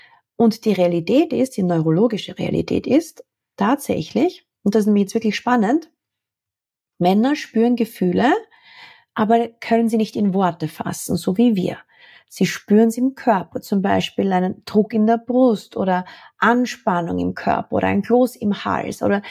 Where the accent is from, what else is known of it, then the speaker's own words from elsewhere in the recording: Austria; Ich bin in den 80ern aufgewachsen in Österreich.